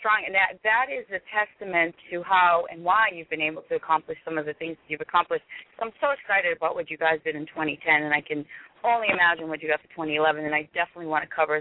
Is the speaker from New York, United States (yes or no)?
no; Lowell, Massachusetts, United States; I'm from Lowell. And I actually know Mickey Ward and Vicki Eklund and them.